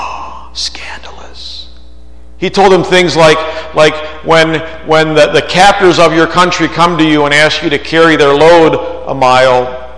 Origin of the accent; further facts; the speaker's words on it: Baltimore, Maryland, United States; I grew up in Baltimore. We could barely put three sentences in a row correctly. If we did, the city stopped for a moment of silence.